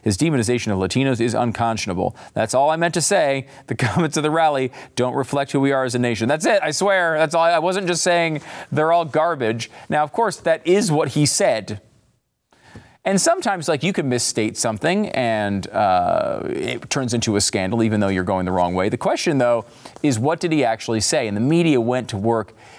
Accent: Delaware, United States; a Puerto Rico where I'm from in my home state of Delaware.

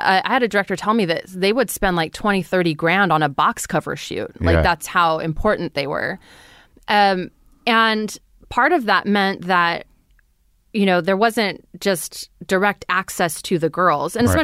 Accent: Fresno, California, United States; So I grew up in Fresno, California, Central Valley.

